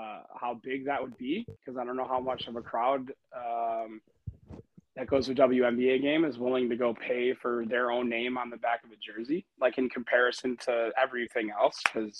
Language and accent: English; Buffalo, New York, United States; But I'm from Buffalo, New York.